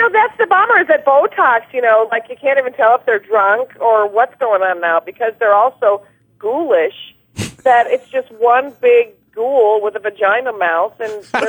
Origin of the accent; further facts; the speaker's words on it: Minneapolis, Minnesota, United States; I grew up in Minneapolis, but I don't really know Chicago at all. I've probably only been there 5 times in my life.